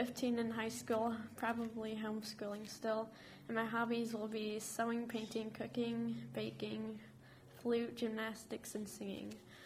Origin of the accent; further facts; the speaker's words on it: Sacramento, California, United States; born there; also born or lived in Stockton / Washington / Patterson; I was born in Sacramento, Kaiser, and I'm 12 years old. My family lived in Stockton when I was born